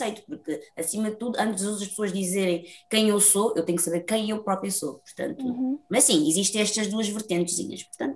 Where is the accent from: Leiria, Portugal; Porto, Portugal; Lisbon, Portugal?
Lisbon, Portugal; Eu sou nascida e criada cá em Portugal, sou totalmente alfacinha, porém, contudo, este chocolate que aqui está a olhar para vocês, tem a descendência de África, nomeadamente de Angola.